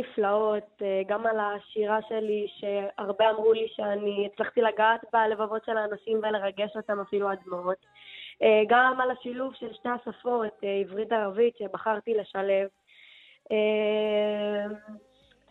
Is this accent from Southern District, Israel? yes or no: no; Jaffa, Tel Aviv District, Israel; now in Holon, Israel; אני בת 21, אני מיפו, במקור. כרגע האמת עברנו לחולון, לא מזמן אני וההורים. Okay. אז כרגע אני בחולון.